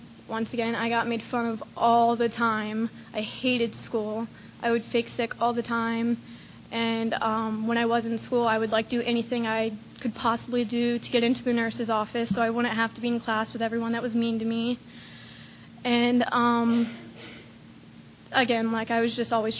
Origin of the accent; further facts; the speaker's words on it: Lakeland, Florida, United States; born there; I was born in Lakeland, Florida, August 24th, 1993.